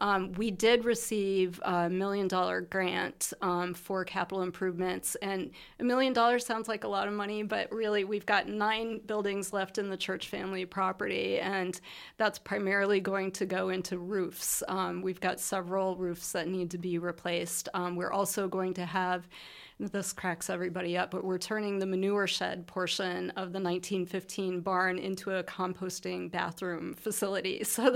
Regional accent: Colorado, United States; Yeah, I grew up in Colorado, not far from Rocky Mountain National Park.

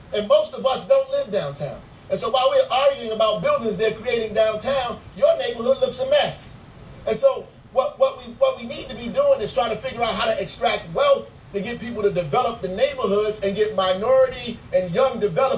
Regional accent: Newark, New Jersey, United States; I grew up in Newark, for real, right?

